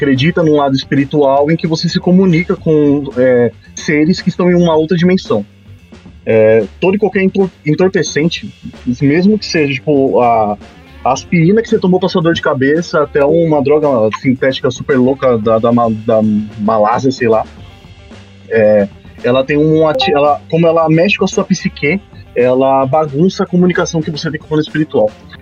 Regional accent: São Paulo, Brazil; Eu não, sou de São Paulo.

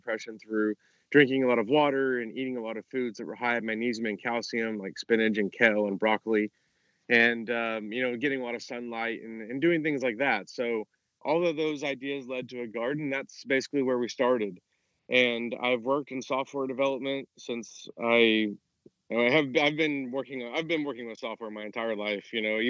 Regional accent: Oklahoma, United States; I'm from Oklahoma

